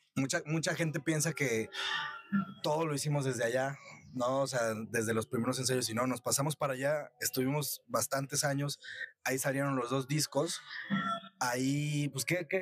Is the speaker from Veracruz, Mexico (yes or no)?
yes; Xalapa, Veracruz, Mexico; Yo soy de aquí, de Xalapa.